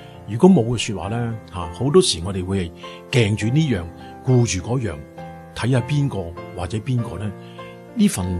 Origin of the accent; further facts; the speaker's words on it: China; 我们中国人有句说话，即会说是有容乃大。